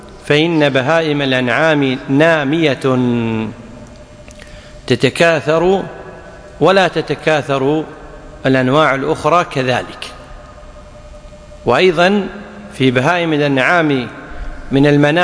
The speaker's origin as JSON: {"language": "Arabic", "country": "Kuwait", "said": "لذلك عندنا في الكويت المفتى به"}